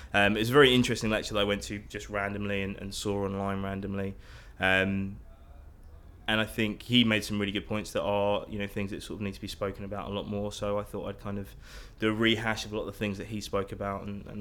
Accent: Epsom, South East England, United Kingdom; Well, I was born in Epsom. I lived there for most of my life up until college, then moved away, and then moved back there about a year ago just to be closer to family.

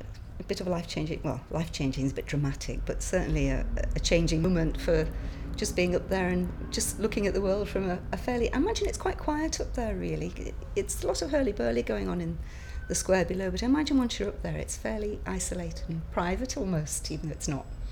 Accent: Crosby, North West England, United Kingdom; I'm 57, and I'm from Crosby, near Liverpool.

